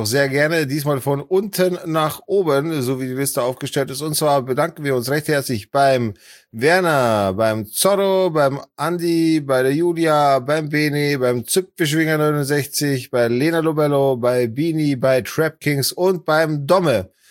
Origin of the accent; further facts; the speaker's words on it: Poland; Ich als Pole ohne deutschen Pass muss wieder.